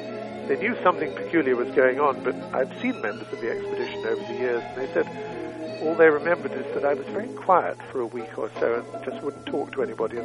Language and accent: English; United Kingdom; now in United States; I'm British, as you might be able to tell, and I'm an American now, but I was brought up in Britain